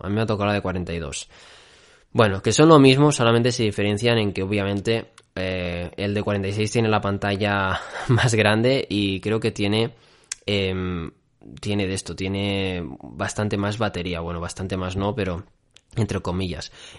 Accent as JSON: {"language": "Spanish", "region": "Catalonia", "country": "Spain", "said": "Al igual que yo, España es mi país, Cataluña es mi tierra."}